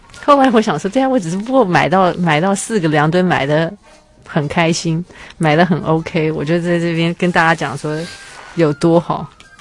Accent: Taiwan; 我每次都说我是台湾的淘宝初学者

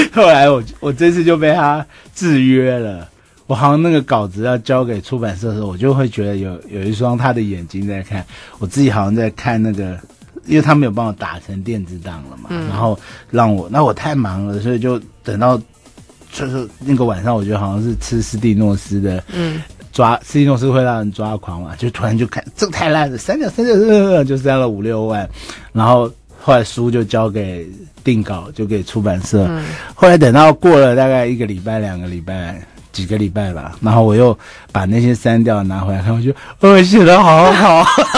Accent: Taiwan; 所以我们台湾人出现之后

